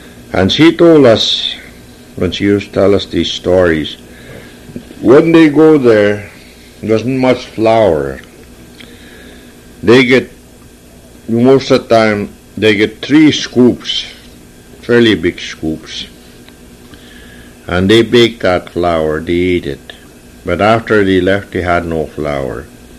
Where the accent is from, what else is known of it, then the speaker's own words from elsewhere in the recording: Wabasca, Alberta, Canada; also born or lived in Chipoyan Lake; now in Calling Lake, Canada; I was raised in Wabasca. I born in Chipoyan Lake. But my real home now is in Calling Lake. I live behind the school less than half a mile.